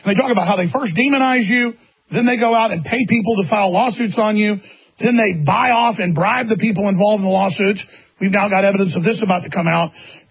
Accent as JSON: {"language": "English", "town": "Dallas", "region": "Texas", "country": "United States", "tie": "born or raised there", "said": "They have NPR spending months, where I grew up in Dallas, and I thought they'd have some interesting stories actually going through my yearbook"}